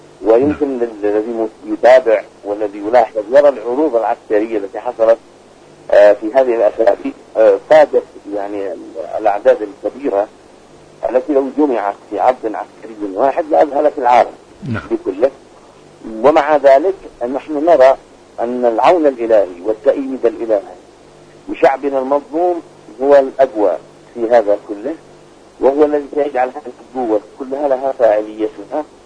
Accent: Yemen; تعمل ألف ألف حساب للاعتداء على بلدنا اليمن

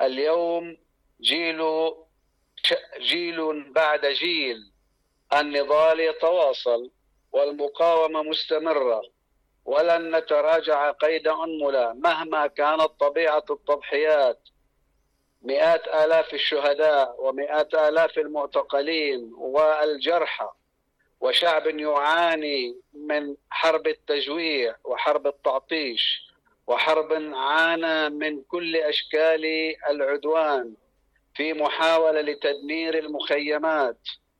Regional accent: Palestine; احتلال الجزء الأكبر من بلادنا فلسطين

